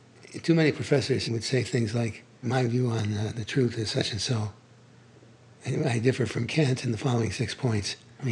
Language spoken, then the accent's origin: English; Cleveland, Ohio, United States; I was, I thought, superior to all of them because I came from Cleveland.